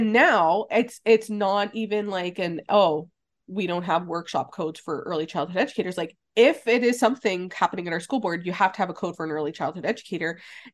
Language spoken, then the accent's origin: English; Ontario, Canada; We talked a lot about Ontario because we're both educators from Ontario